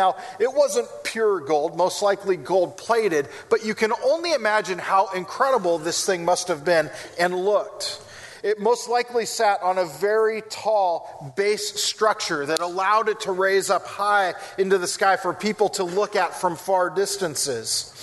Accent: California, United States; But, I mean, growing up in California, I saw lots of egos many times over.

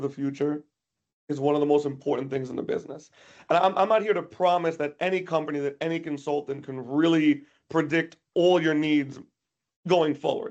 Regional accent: New York, United States; accent: New York; You're making me very self-conscious about my New York accent.

